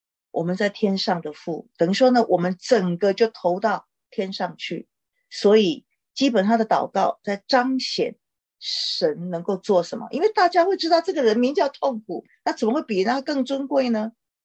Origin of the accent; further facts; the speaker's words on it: China; 我们中国人有很多这样啊，叫做什么招娣